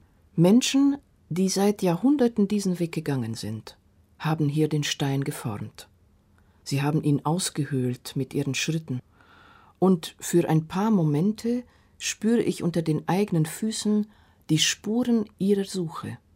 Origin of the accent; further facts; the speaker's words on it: Transylvania, Romania; Mit meinen Kindern reiste ich nach Siebenbürgen, in das Dorf und die Stadt meiner Kindheit, um ihnen zu zeigen, wo ich herkomme.